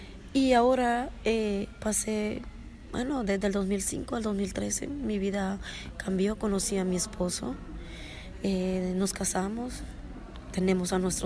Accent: Guatemala; soy de Guatemala

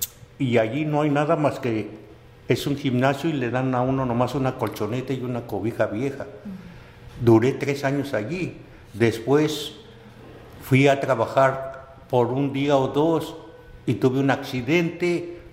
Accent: Mexico City, Mexico; now in San Francisco, United States; De la Ciudad de México.

